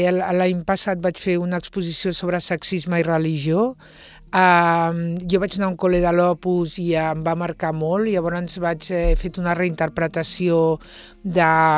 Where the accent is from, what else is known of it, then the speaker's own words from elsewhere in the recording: Catalonia, Spain; now in Deltebre, Spain; vinc del Montseny i ara estic vivint a Deltebre